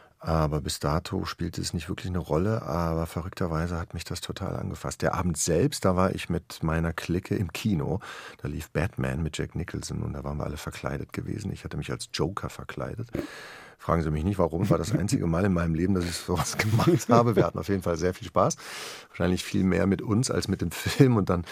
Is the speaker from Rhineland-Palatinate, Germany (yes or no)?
no; Herdecke, North Rhine-Westphalia, Germany; also born or lived in Hagen; sodass meine Mutter, gebürtige Hagenerin, an den Ort ihrer Geburt gegangen ist. Und da bin ich zur Welt gekommen, ansonsten bin ich in Herdecke groß geworden.